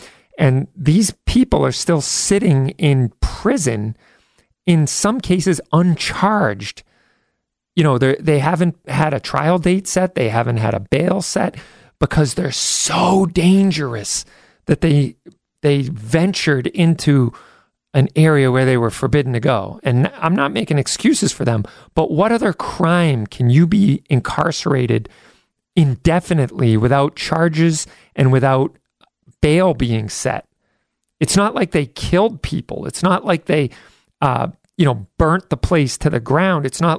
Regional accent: United States; it is a violation of the Constitution and everything that we hold dear here in the rule of law as Americans.

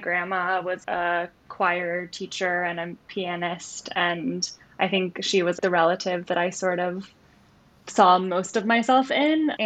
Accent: Richmond, Virginia, United States; I'm from Richmond, Virginia.

